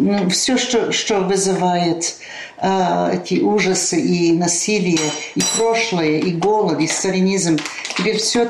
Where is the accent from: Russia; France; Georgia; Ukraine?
France; Russian is a second language; moved away as an adult; now in United States; я родилась во Франции, я всю жизнь провела.